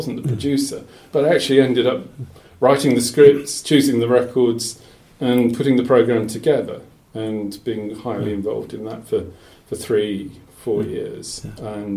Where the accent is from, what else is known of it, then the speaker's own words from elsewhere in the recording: Bromley, London, United Kingdom; where I grew up in Bromley, we had the Bromley contingent.